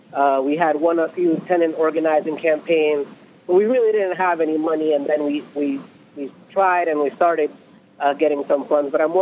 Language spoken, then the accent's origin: English; Newark, New Jersey, United States; also born or lived in Brooklyn; I am a leftist. I'm a revolutionary. I was born in Brooklyn. I grew up in Newark, and I'm a people's lawyer.